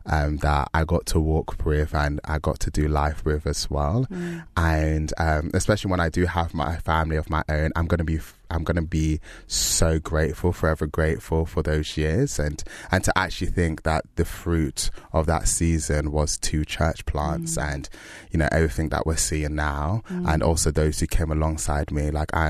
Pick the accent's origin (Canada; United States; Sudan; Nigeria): Nigeria; So I was like, as a young black Nigerian guy, like it's